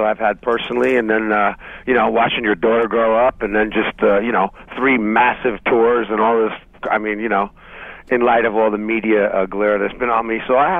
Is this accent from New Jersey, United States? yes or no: yes; New Jersey, United States; You know, the Red Cross in New Jersey in my home state, you know, so.